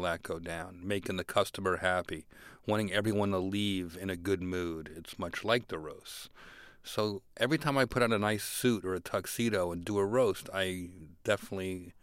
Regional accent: Newark, New Jersey, United States; I grew up in New Jersey, in Newark, New Jersey, and I was kind of a scrawny kid, and my dad owned a catering hall

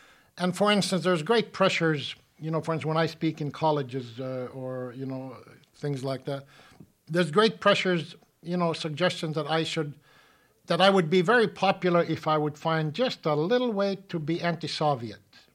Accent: United States; I'm an American, and I want to make the United States as fine a place as there is.

